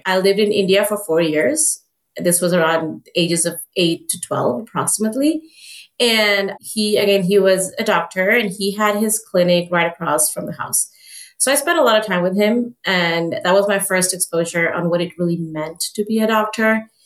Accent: Buenos Aires, Argentina; I am from Argentina. I'm from Buenos Aires, Argentina, but my parents are from India.

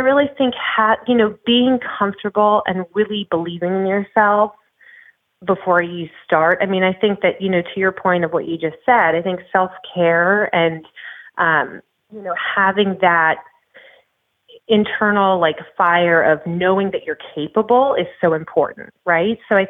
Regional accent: New Jersey, United States; And I mean, I'm from New Jersey.

